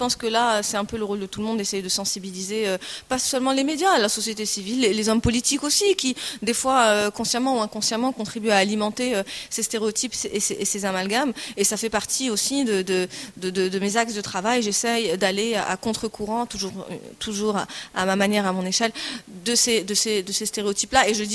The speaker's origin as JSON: {"language": "French", "country": "Morocco", "said": "je suis une femme, je suis marocaine, je suis française, méditerranéenne, maghrébine, arabe, musulmane"}